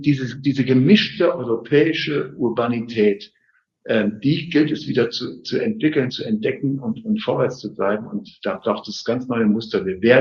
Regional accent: Siegen, North Rhine-Westphalia, Germany; In meiner Heimatstadt Siegen

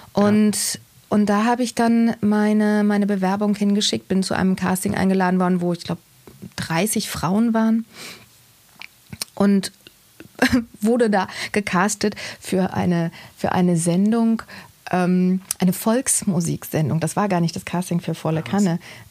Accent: East Germany, Germany; ich komme aus dem Osten, ich bin aus der ehemaligen DDR, ich bin jetzt 19 Jahre jung und ich will zum Radio.

